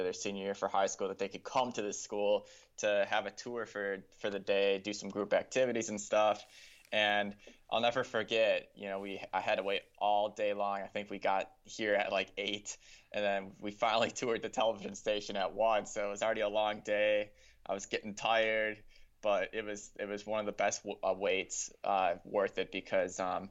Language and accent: English; Kenosha, Wisconsin, United States; Kenosha. I was born in Kenosha. I've lived in Kenosha my whole life, so I really don't know any other city.